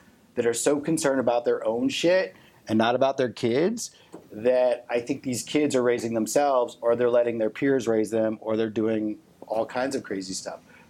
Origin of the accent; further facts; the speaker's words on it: Tennessee, United States; My thought on it, and I'm from Tennessee, like guns were everywhere.